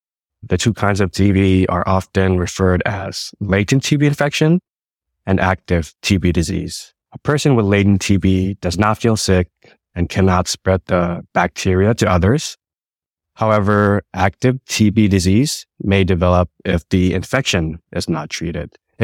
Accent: Marshall Islands; I'm originally from the Marshall Islands.

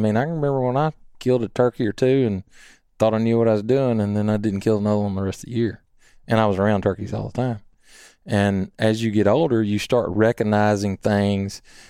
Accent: Columbiana, United States; He hunted with me growing up in Columbiana

